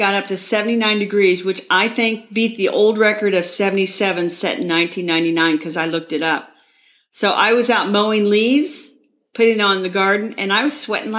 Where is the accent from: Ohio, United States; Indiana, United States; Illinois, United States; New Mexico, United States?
Indiana, United States; Indianapolis; from Indianapolis, Indiana, where I garden on a suburban lot measured in square feet.